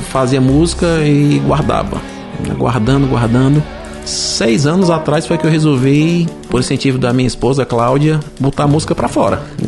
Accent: Fortaleza, Ceará, Brazil; also born or lived in Iguatu; Eu nasci em Iguatu, embora assim, eu não tenho nenhum vínculo com Iguatu, mas me orgulho de ser do Iguatu. A minha família tem uma parte em São Benedito e outra parte ali em Colomijuba, interior de Maranguape. Então, mas eu desde pequeno moro em Fortaleza.

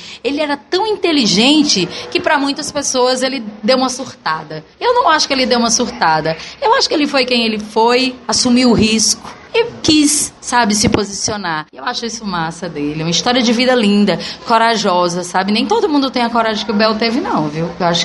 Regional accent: Alto Santo, Ceará, Brazil; also born or lived in Limoeiro do Norte; Eu sou do interior do Ceará, né? Eu sou de Alto Santo. Meu coração se divide, né? Eu sou de Alto Santo, morava em Limoeiro. Então, eu sou do Vale do Jaguaribe.

